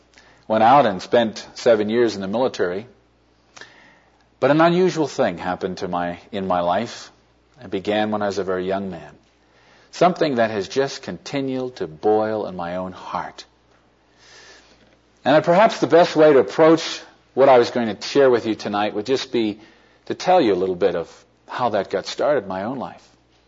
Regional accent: New Jersey, United States; I come from the East Coast, born and raised right outside of New York City in New Jersey. Most people, when I tell them I lived and grew up in New Jersey, they always say, "What exit?"

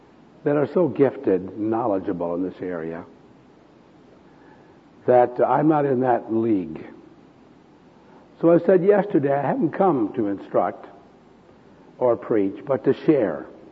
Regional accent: United States; I'm now 77, and I'm an American.

